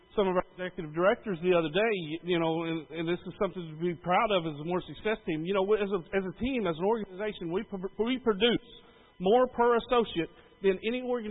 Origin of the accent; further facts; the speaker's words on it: Durant, Oklahoma, United States; I'm not from Ada. I grew up in Durant.